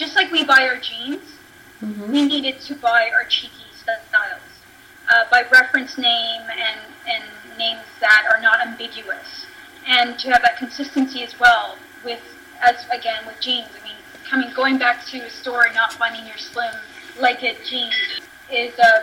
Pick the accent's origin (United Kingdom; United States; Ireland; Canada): Canada; Vancouver, British Columbia; basically I'm from Vancouver, West Coast, surrounded by ocean and mountains right within in our backyard.